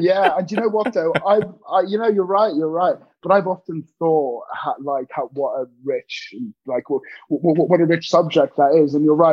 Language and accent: English; England, United Kingdom; also born or lived in London / Hong Kong; And then came back to the UK, grew up in the countryside, went to boarding school in the UK in the countryside.